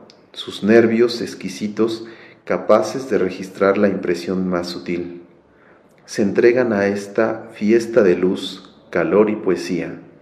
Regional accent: Mexico City, Mexico; de la Ciudad de México.

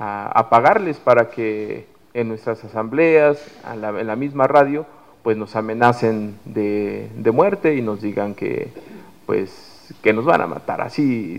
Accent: Santa María Zacatepec, Puebla, Mexico; igual de la comunidad de Santa María, Zacatepec. También pertenezco a Radio Regional Zacatepec, Tlaxcalancingo

